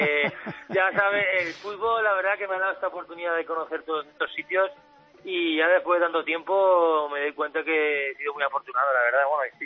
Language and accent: Spanish; Valencia, Valencian Community, Spain; Yo, por ejemplo, que soy de Valencia